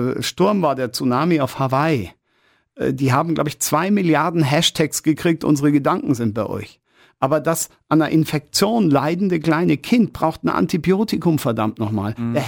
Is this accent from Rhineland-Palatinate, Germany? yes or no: no; Munich, Bavaria, Germany; born there; Ich bin in München geboren. München, ja. Und so denken viele, hey, das ist kein echter Bayer. na, so ist nett, aber du merkst es, ich habe nicht den klassischen Slang drauf.